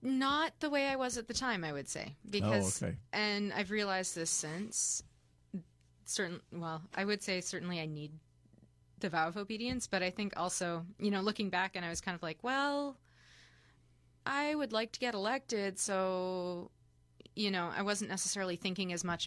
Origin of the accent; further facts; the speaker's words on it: Ottawa, Ontario, Canada; now in United States; I grew up in Ottawa, Canada, mm-hmm. so Eastern Canada